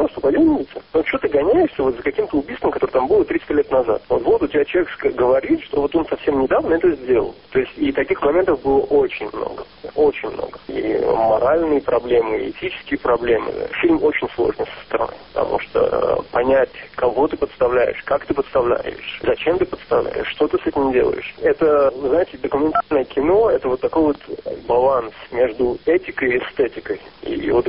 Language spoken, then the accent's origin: Russian; Israel; я не оговаривал о том, что я из Израиля, я представлялся американцем